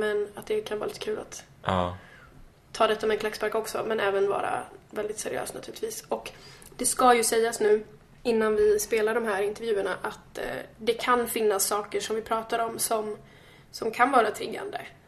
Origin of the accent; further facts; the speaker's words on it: Dalarna County, Sweden; accent: dalmål; försöka att inte prata så jättemycket dalmål som jag alltid gör.